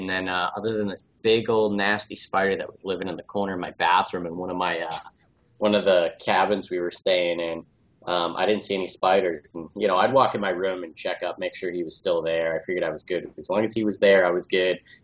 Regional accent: Boston, Massachusetts, United States; Yeah, I'm from Boston. I run a nightclub

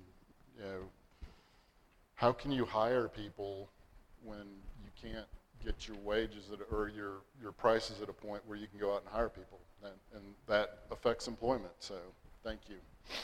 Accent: Texas, United States; And since we grew up in Texas, there's a lot of similar genes between the two.

